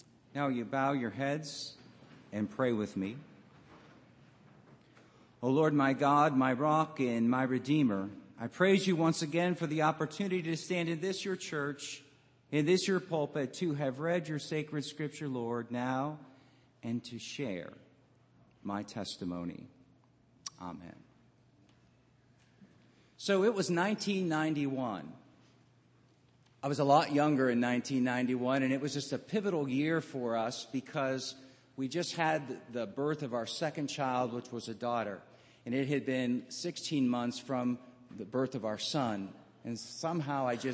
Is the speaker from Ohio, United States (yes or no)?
yes; Cleveland, Ohio, United States; Now, like I said, I'm from Cleveland, and we're used to not winning, so I adopted the Minnesota Twins.